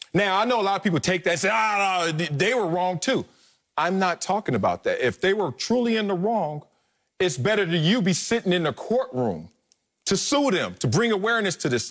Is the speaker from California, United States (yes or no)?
yes; Compton, California, United States; I'm growing up in Compton, California, and my family in our house, we had two white people, Uncle John and Aunt Gloria, that we had to take care